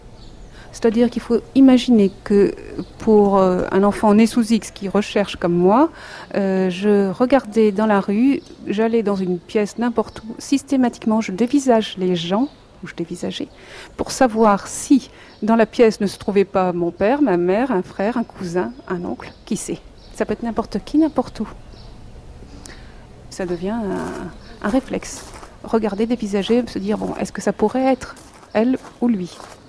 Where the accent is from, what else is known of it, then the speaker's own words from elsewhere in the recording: Paris, Île-de-France, France; born there; also born or lived in Villeneuve-d'Ascq; Je suis née à Paris, j'ai été adoptée là-bas. Et ensuite, nous avons habité pendant une bonne dizaine d'années à Villeneuve-d'Ascq.